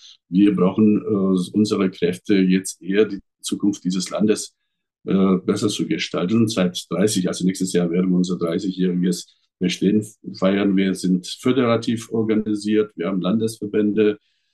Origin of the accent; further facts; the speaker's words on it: Fellbach, Baden-Württemberg, Germany; Ich komme aus einer Stadt aus Baden-Württemberg bei Stuttgart und Fellbach.